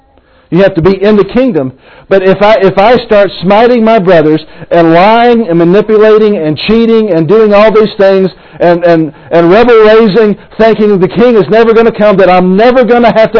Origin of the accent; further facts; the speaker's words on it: the Ozarks, United States; I'm from the Ozarks. I find out God be smart, and I be dumb, and I just do what He says.